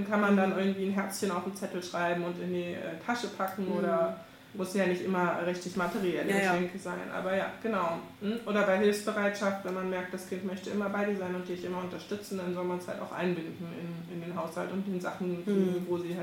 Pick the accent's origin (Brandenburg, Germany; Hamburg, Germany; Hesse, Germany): Brandenburg, Germany; Ich komme selber aus Brandenburg. Ich gehöre zum Ostblock.